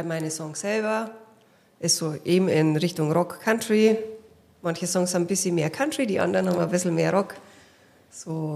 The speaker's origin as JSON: {"language": "German", "town": "Waldsassen", "region": "Bavaria", "country": "Germany", "said": "Ich stamme ursprünglich aus der Oberpfalz."}